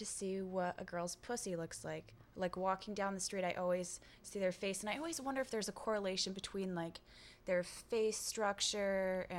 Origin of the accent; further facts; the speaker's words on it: New England, United States; Well, I'm from New England, and I was in school there, pre-med, blah, blah, blah, college student